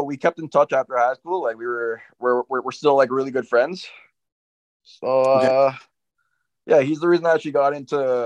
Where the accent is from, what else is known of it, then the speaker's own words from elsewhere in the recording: Markham, Ontario, Canada; So I grew up in Markham, Ontario. I still live there to this day. I'm 23 years old.